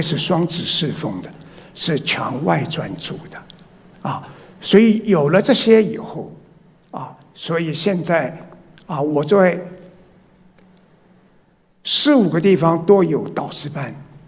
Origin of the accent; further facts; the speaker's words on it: Taiwan; 我就选了上海是我创业的，台湾是我长大的地方，北京是我做总裁的地方。